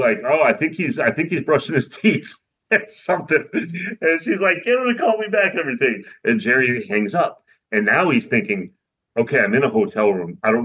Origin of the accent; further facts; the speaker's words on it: Ireland; I'm like, yeah, I'm Irish.